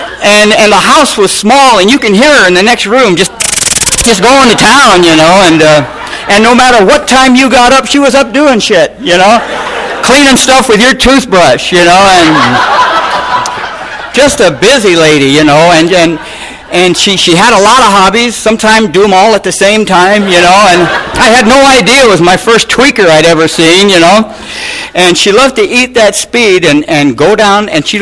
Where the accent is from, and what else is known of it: Pontiac, Michigan, United States; born there